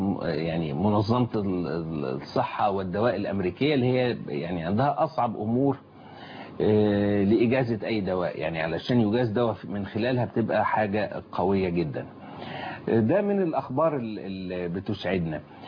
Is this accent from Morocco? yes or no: no; Egypt; طبعا كنت أتمنى إن إحنا كوطن عربي أو كمصريين إنه يعني إن نكون أصحاب السبق